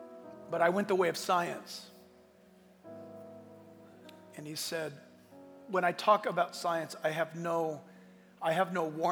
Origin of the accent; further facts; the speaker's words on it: United States; and they were asking for our autograph because we're Americans.